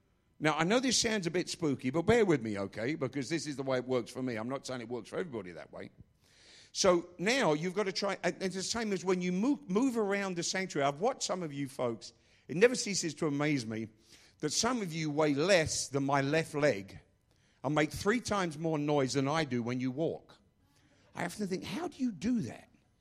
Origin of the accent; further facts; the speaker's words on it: England, United Kingdom; I'm English.